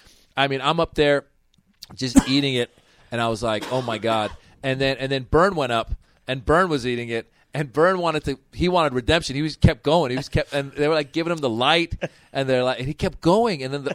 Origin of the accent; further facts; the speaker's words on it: United States; Because I grew up in America, so and stand up is an American art form in many ways